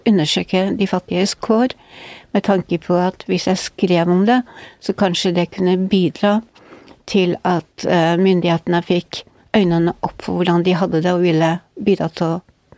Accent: Northern Norway, Norway; now in Oslo, Norway; Men å komme som nordlending til Oslo var jo ikke lett, for det var jo på et tidspunkt, jeg kom jo vel hit I 65 var det vel

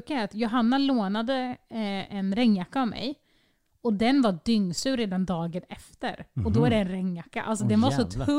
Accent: Norrköping, Östergötland, Sweden; jag tror inte att jag klagade över regnet förrän jag var hemma i Norrköping igen.

